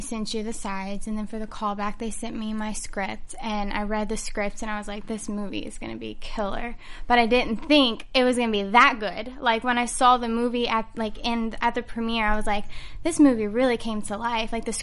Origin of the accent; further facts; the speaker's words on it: Louisiana, United States; now in California, United States; Actually, I'm originally from Louisiana, and we shot it in New Orleans.